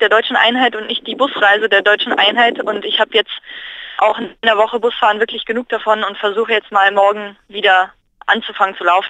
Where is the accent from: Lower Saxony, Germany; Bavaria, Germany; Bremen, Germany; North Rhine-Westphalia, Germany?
North Rhine-Westphalia, Germany; Bonn; now in Leipzig, Germany; also ich bin ja auch von Bonn nach Leipzig gezogen und da gab es in der Generation von meinen Eltern schon mal einen blöden Spruch, was willst du denn im dunklen Osten, da ist doch nichts.